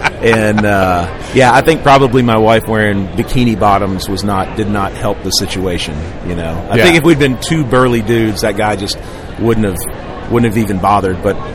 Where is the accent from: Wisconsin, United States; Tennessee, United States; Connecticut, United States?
Tennessee, United States; Memphis; And growing up in Memphis, I would go to this. There's a park in Memphis called Mud Island River Park